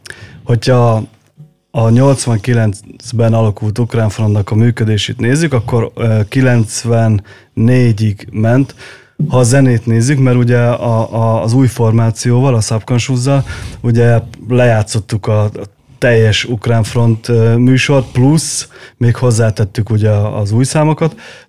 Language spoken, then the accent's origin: Hungarian; Miskolc, Borsod-Abaúj-Zemplén, Hungary; mi borsörök miskolciak vagyunk